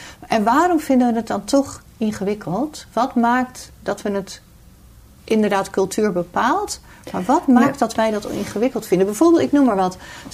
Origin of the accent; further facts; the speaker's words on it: Netherlands; Ja, en daar zijn wij Nederlanders, hebben daar geen geduld voor.